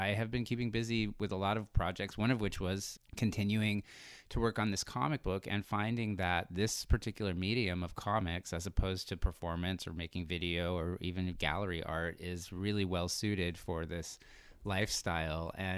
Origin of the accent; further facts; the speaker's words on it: San Diego, California, United States; also born or lived in Los Angeles; I grew up in San Diego, California, and I moved to LA in the early 90s and lived there for about 20 some years.